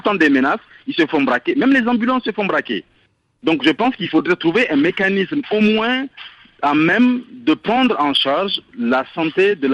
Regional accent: Niger; now in Mali; je viens du Niger, j'y ai travaillé pendant tout le temps, après j'ai travaillé 4 ans au Burkina et depuis 2 ans au Mali.

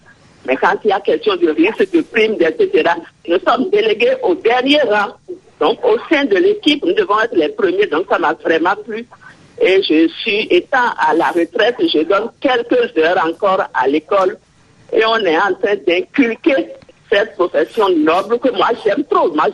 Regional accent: Benin; l'historique de la profession infirmière qui est faite chez nous au Bénin.

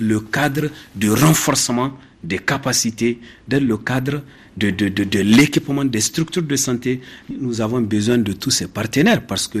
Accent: Niger; la création ici chez nous, au Niger

